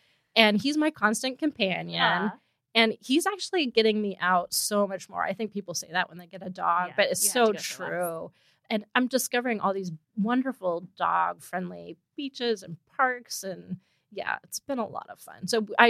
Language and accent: English; California, United States; I grew up in the East Bay